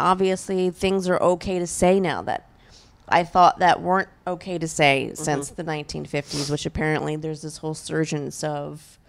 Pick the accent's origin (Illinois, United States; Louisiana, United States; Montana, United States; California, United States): Louisiana, United States; I guess I'm from Louisiana, so a lot of that doesn't surprise